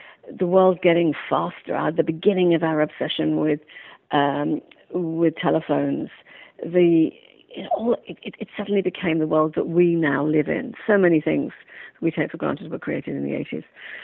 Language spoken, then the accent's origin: English; London, United Kingdom; I'm located in Washington, D.C. these days, although you can tell from my voice I didn't originally come from here. I'm from London.